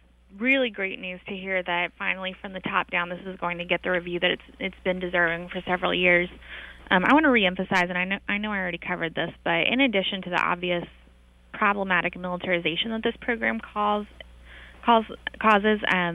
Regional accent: North Carolina, United States; in my home state of North Carolina, an official was found guilty of selling about $35,000 worth of M16s

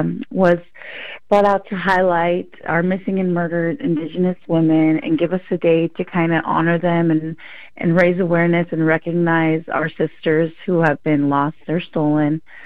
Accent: California, United States; I come from the Manchester Band of Pomo Indians up in Northern California. I am Coastal Pomo

